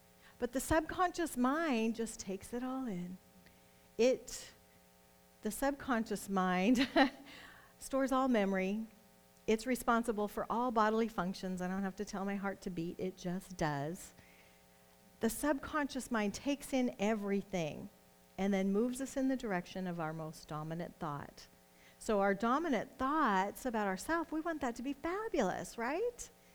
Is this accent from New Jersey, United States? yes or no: no; Nebraska, United States; I am from Nebraska. Woohoo! Go Cornhuskers! My dad was a farmer, so he would plant.